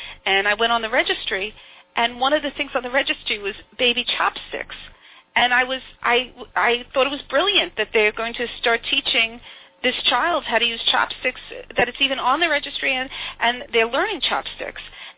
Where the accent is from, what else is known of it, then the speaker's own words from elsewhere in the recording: Brooklyn, New York, United States; Well, I was born in the States, in Brooklyn, New York, and brought up here